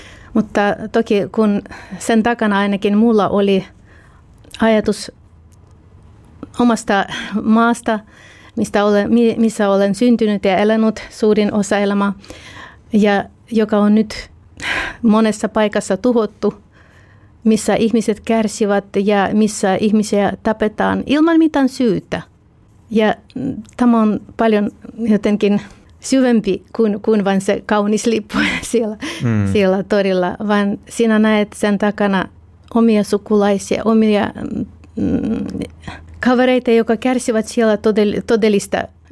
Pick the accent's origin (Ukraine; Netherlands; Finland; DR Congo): Ukraine; Vinnytsia, Vinnytsia Oblast; Finnish is a second language; Minä olen kaupunkista Vinnitsa, joka on noin 300 kilometriä Kiovasta länteen. Ja meidän koko suku on Vinnitsan alueelta, sekä isän että äitin.